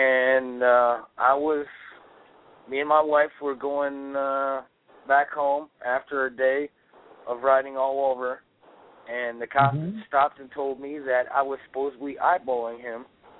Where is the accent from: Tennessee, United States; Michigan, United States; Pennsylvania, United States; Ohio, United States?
Michigan, United States; Lansing; I'm talking to you from right here, my hometown. Michigan, which is the Lansing capital.